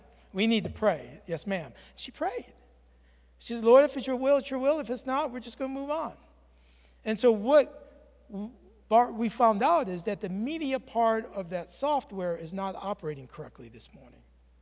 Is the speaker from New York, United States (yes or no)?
yes; New York, United States; I'm from New York. We have a different way of blessing from there.